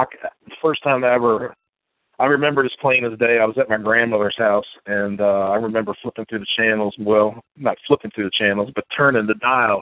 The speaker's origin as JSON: {"language": "English", "town": "Hagerstown", "region": "Maryland", "country": "United States", "lives_now": "Falling Waters, United States", "said": "Well, actually, I'm from Hagerstown, Maryland."}